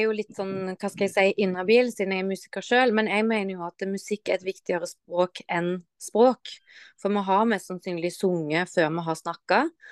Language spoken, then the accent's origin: Norwegian; Haugesund, Rogaland, Norway; now in Nesodden, Norway; Jeg kommer fra Haugesund. Jeg bor på Nesodden.